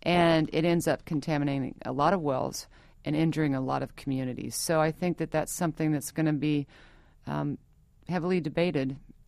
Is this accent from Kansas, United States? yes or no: yes; Kansas, United States; I was born and raised in Kansas.